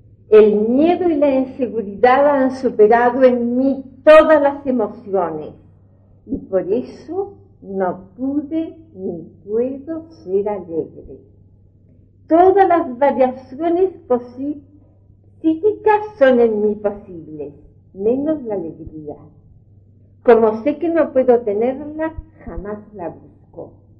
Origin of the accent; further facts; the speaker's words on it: Punta Arenas, Magallanes, Chile; born there; Nací en Punta Arenas, en el primer cuarto de este siglo, hija de padres yugoslavos, precisamente croatas.